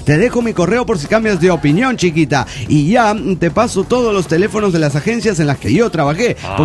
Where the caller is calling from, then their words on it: Córdoba, Argentina; de Córdoba, Argentina.